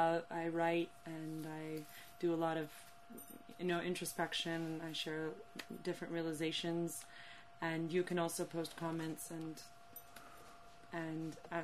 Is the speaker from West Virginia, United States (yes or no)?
yes; New Vrindavan, West Virginia, United States; being a Gurukuli, I grew up in New Vrindavan